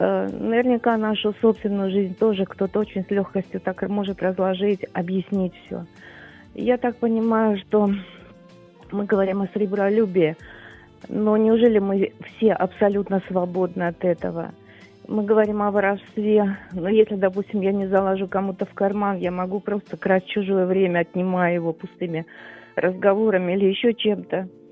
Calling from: Kharkiv, Kharkiv Oblast, Ukraine; Добрий день … я з Харкова дзвоню.

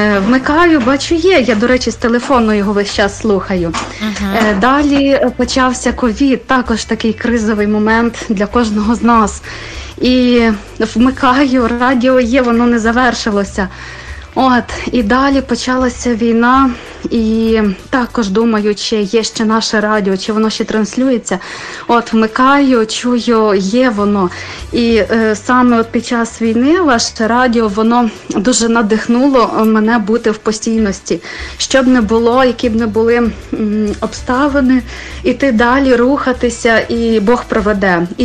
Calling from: Khmelnytskyi Oblast, Ukraine; я із Хмельниччини.

